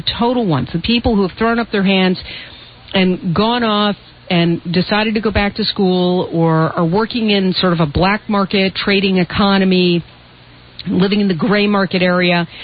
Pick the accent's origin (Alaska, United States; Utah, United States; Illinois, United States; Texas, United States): Illinois, United States; Chicago; And chief on the list is my hometown of Chicago